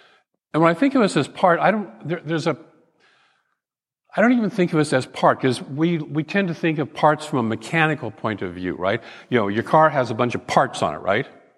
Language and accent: English; Portland, Oregon, United States; also born or lived in New England; And I remember when I moved from Portland, where I grew up, to New England.